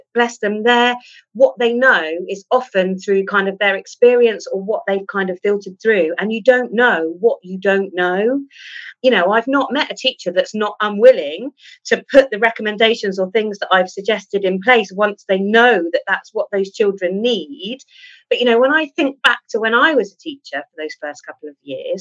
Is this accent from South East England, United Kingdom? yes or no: yes; South East England, United Kingdom; I'm from the Isle of Wight.